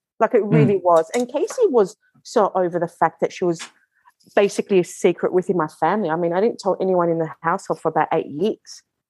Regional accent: Australia; born there; No, I was born in Australia.

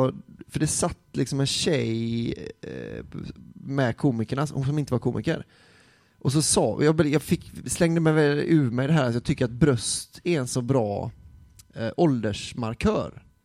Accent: Sweden; och jag är svensk

